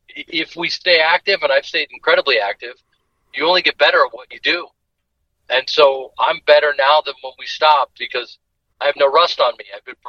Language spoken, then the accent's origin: English; Evanston, Illinois, United States; because, you know, I went to Evanston High School.